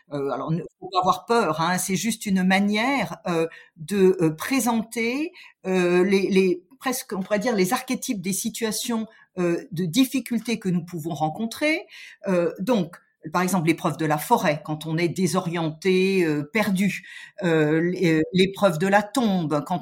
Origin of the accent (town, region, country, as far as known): Grand Est, France; born there